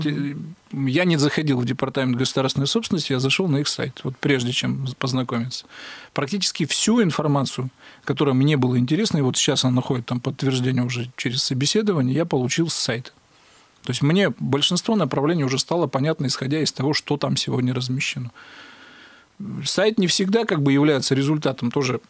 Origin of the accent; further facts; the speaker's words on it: Zingino, Kirov Oblast, Russia; Это моя малая родина, хоть у меня написано везде, что я родился в городе Кирове, а так, так получилось в паспорте, да? Родился я в поселке Зингино Ореческого района.